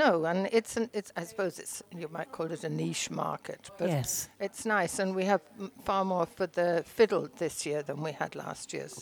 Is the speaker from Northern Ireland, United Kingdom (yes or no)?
no; London, United Kingdom; now in Ireland; Left. I grew up in Chelsea in London.